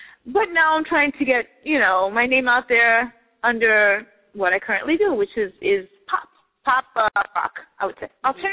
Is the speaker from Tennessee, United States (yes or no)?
no; New York, United States; born there; I was born in New York, Lower East Side, Manhattan. I am of Dominican descent, so my parents are Dominican.